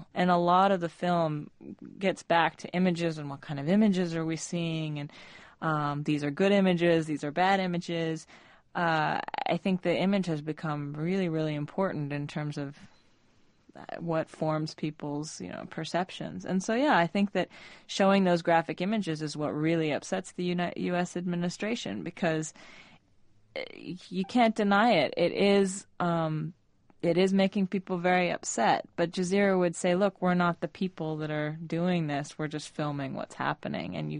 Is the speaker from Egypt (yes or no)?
yes; Egypt; When I grew up in Egypt, I grew up with state-run television news. And then when I came back in 97